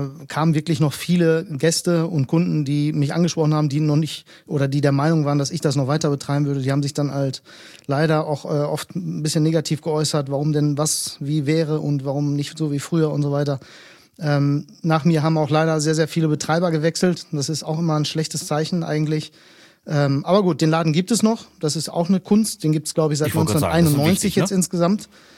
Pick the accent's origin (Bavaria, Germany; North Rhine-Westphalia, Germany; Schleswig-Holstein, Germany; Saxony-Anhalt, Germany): North Rhine-Westphalia, Germany; Bielefeld; born there; Ich bin gebürtiger Bielefelder, stamme allerdings, beziehungsweise meine Eltern stammen aus Griechenland und bin Gastronom. Das Alter habe ich jetzt bewusst überquatscht. Nein, ich bin 43